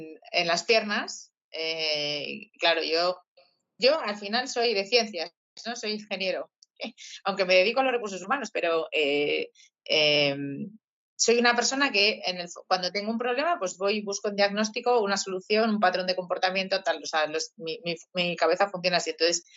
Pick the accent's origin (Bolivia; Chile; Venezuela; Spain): Spain; Bilbao, Basque Country; yo soy del norte, yo soy de Bilbao